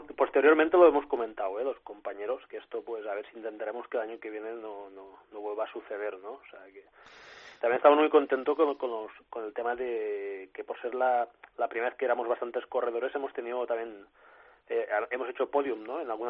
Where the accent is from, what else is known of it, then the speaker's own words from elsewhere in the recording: Torredembarra, Catalonia, Spain; yo soy de Torredembarra